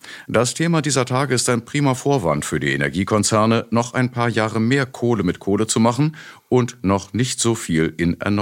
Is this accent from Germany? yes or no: yes; Munich, Bavaria, Germany; Ich habe als Kind in München noch Kriegsruinen und Bombengrundstücke gesehen.